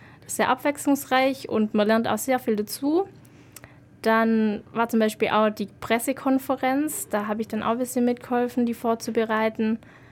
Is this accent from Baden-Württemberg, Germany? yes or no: yes; Deckenpfronn, Baden-Württemberg, Germany; ich komme eigentlich nicht aus Ulm, ich komme aus Deckenbronn, das ist ein kleiner Ort im Raum Sindelfingen-Böblingen.